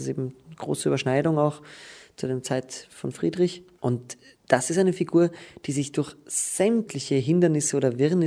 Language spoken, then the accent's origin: German; Graz, Styria, Austria; Und ich bin ja Grazer und ich denke mir immer, ich mag Graz irrsinnig gern